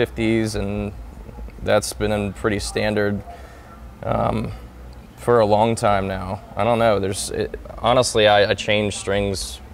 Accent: Pensacola, Florida, United States; So a guy built this for me a long time ago in my hometown, Pensacola, a guy named Tony Martinez, which has passed away.

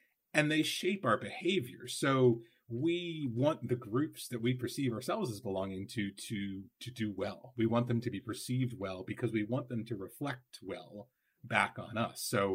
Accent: United States; So I'm, you know, a white man, I'm American, if you've probably gathered from my accent.

